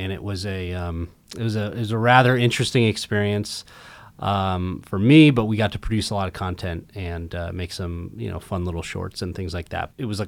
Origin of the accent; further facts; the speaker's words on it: Seattle, Washington, United States; now in New York, United States; I grew up in Seattle. I wanted to live in New York, you know, and I thought, oh, it might be better if I just move to New York